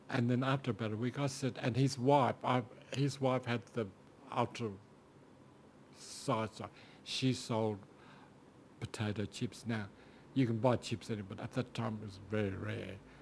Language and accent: English; Darwin, Northern Territory, Australia; He said, where are you from, my boy? And I said, oh, I'm from Darwin.